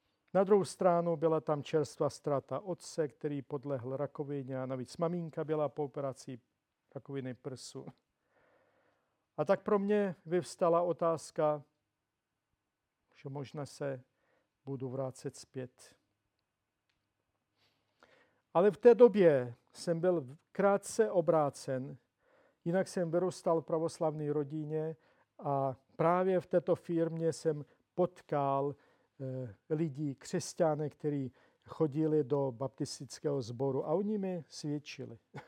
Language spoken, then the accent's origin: Czech; Zakarpattia Oblast, Ukraine; now in Prague, Czech Republic; A byl to zhruba rok a půl, co jsem se přestěhoval z Prahy do Prahy z podkarpatské Ukrajiny, jak jsem již zmiňoval svůj původ.